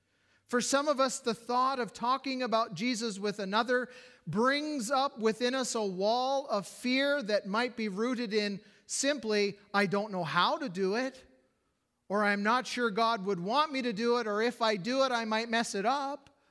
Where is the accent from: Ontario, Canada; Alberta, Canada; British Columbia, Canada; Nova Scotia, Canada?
Alberta, Canada; Calgary; now in New Brunswick, Canada; go back to the very community where I grew up in Calgary